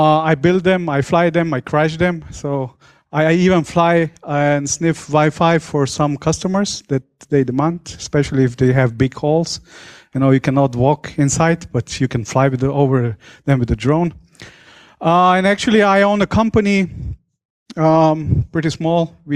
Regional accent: Slovenia; I come from Slovenia

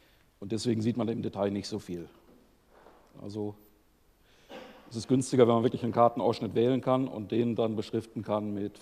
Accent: Bielefeld, North Rhine-Westphalia, Germany; Ich komme aus Bielefeld, wirklich. Habe Informatik und Elektrotechnik studiert, auch in Bielefeld, beides, wirklich.

